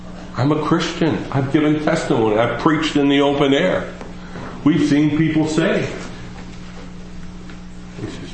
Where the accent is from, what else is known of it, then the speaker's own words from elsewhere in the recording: United States; I'm in America. Of course, I'm an American. I'm really arrogant.